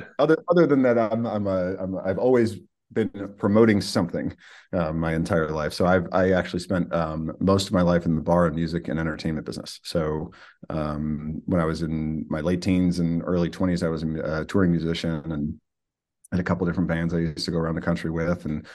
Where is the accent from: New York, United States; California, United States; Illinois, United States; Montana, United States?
Illinois, United States; Chicago; now in Eugene, United States; I grew up in Chicago. Okay. I've been in Eugene for 22 years now. So quite a while. So yeah, I've been here longer than I was in Chicago. So I guess I'm officially an Oregonian.